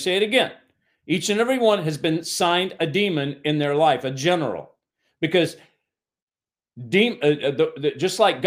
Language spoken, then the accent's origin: English; Kentucky, United States; I was raised in Kentucky. A lot of people came from the farms, came from the countries, and tried to make it in the city.